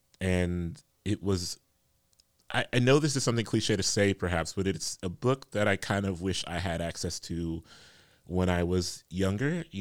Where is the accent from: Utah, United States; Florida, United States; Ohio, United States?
Ohio, United States; maybe that's because I grew up in Ohio and then I've known people from Southern Ohio.